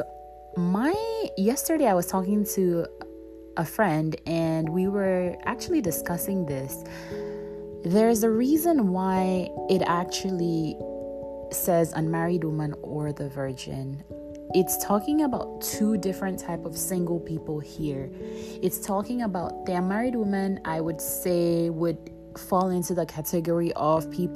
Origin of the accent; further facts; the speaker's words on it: Ghana; as my Ghanaian people will say